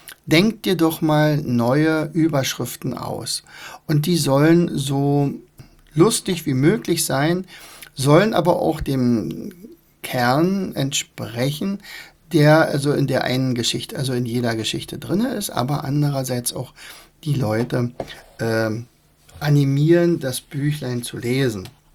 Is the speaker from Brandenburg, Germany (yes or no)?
yes; Rauen, Brandenburg, Germany; Weil ich möchte beweisen, dass Rauen, also mein Heimatort hier, der bedeutendste der Welt ist.